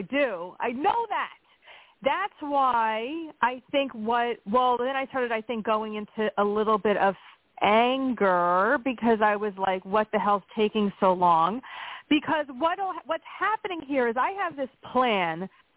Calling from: Pennsylvania, United States; from Pennsylvania.

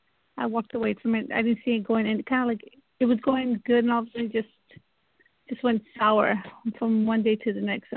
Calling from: Texas, United States; I'm calling from Texas and my date of birth is 11/13/75.

